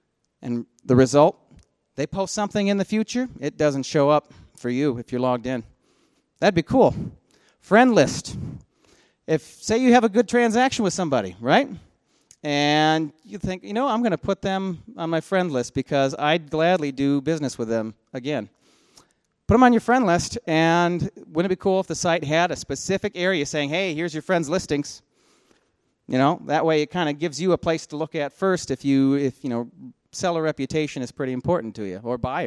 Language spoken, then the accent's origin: English; Grand Rapids, Michigan, United States; I'm not going to drive all the way out to California. I'm from Grand Rapids.